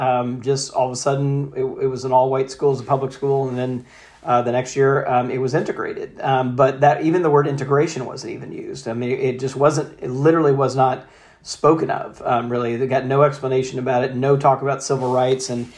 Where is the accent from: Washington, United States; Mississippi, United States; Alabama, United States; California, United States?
Mississippi, United States; I went to a Southern Baptist college just outside of my hometown, Mississippi College, and then went to a Southern Baptist seminary as well.